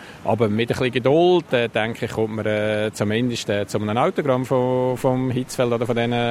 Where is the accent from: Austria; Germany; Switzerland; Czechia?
Switzerland; Lucerne; Und ich als Luzerner durfte dann auch noch ein bisschen die Heimvorteile ins Spiel bringen.